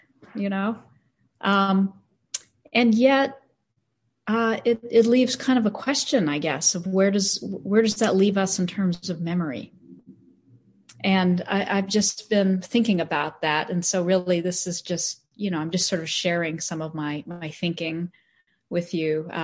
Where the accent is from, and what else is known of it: Texas, United States; born or raised there